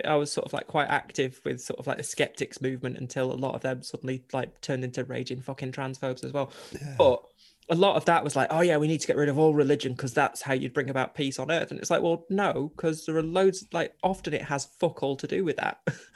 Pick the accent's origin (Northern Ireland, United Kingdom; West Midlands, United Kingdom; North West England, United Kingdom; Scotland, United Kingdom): North West England, United Kingdom; Chorley; I grew up in Chorley in Lancashire, which is the centre of Mormonism for the UK.